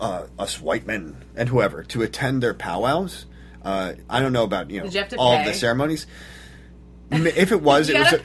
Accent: Ireland; We're Irish. We can.

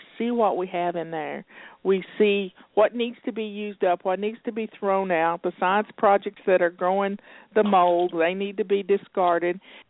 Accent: Detroit, Michigan, United States; born there; I was born in Detroit.

